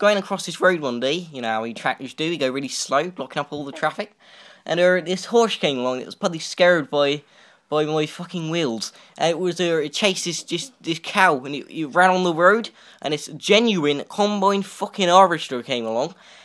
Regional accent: Bristol, South West England, United Kingdom; accent: Bristol; now in London, United Kingdom; Obviously, I live in London. I used to live in Bristol, you could tell by my accent.

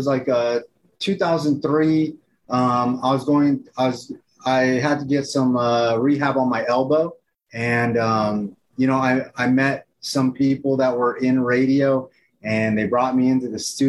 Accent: New York, United States; Back East. I grew up back East. And I think that's where I get a little bit of my flair, a little bit of my swag, you know, back in New York

